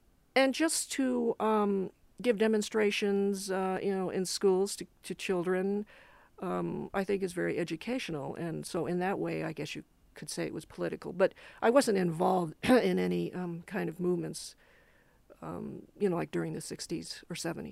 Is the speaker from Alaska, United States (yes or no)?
yes; Anchorage, Alaska, United States; moved away; also born or lived in San Francisco; mainly because I grew up in Anchorage. And then when I came to San Francisco, I was going to art school.